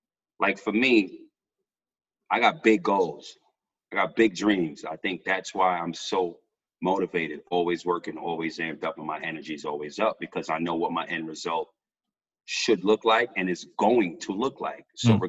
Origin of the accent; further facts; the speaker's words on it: New York City, New York, United States; So although I'm from New York City, I'm from the Bronx, I've seen the whole world pretty much.